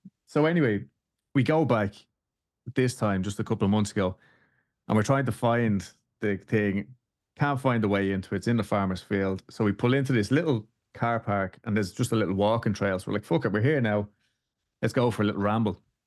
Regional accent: Dublin, Leinster, Ireland; now in Houston, United States; So I live in Houston. Dulce is from here, Texas, like, and but obviously I'm from Dublin in Ireland.

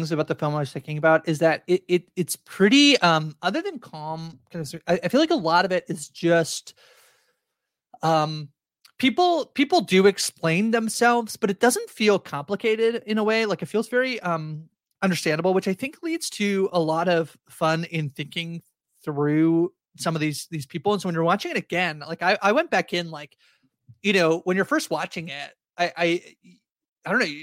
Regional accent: Canada; I'm Canadian, so don't blame me.

